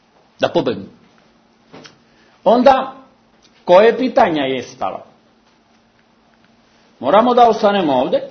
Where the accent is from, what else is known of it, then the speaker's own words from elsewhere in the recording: Cuba; Serbian is a second language; I ne samo kod nas na Kubi